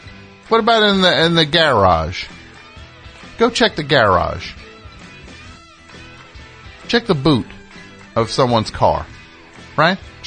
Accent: New Jersey, United States; I'm back where I belong. Back in New Jersey.

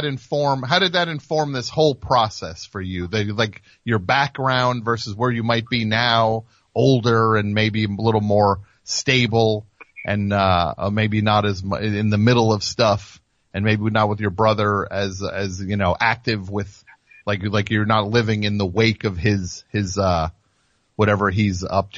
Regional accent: New Jersey, United States; we're from New Jersey here

